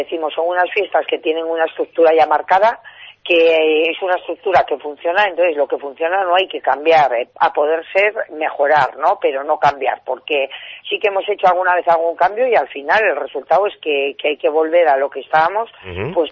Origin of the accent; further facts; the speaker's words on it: Navarre, Spain; yo como buena navarra, a mí la jota me encanta